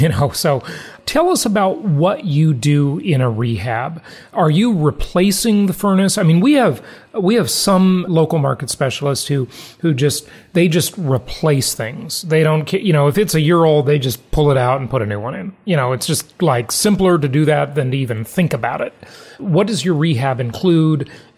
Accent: Los Angeles, California, United States; And that's my hometown. I grew up in Los Angeles, but wouldn't touch it with a 10-foot pole for investment.

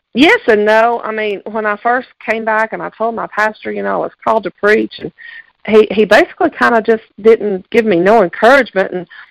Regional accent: Maryville, Tennessee, United States; I was born here in Maryville, Tennessee. I've lived here all my life.

